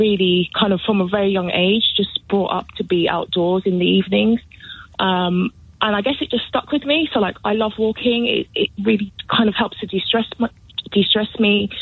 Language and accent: English; London, United Kingdom; I was born and raised in London and always loved walking